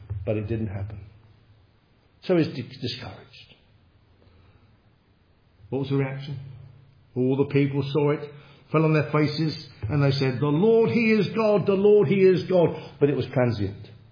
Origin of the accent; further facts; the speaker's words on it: England, United Kingdom; I'm an Englishman. I love this country.